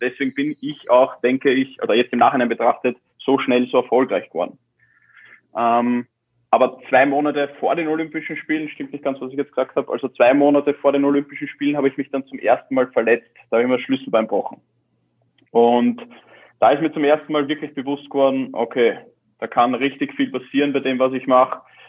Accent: Baden-Württemberg, Germany; ich komme ja doch aus Baden

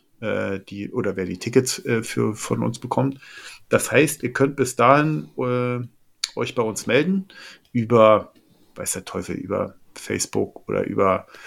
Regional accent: Brandenburg, Germany; Also ich komme ursprünglich aus der Lausitz bei Brandenburg dort

